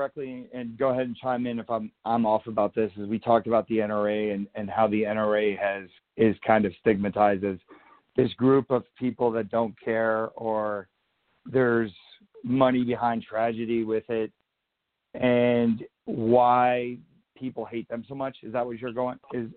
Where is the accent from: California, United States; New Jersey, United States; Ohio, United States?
New Jersey, United States; now in Nevada, United States; Certain states like New Jersey, where I'm from, right? I live in Nevada now, but I'm from Jersey.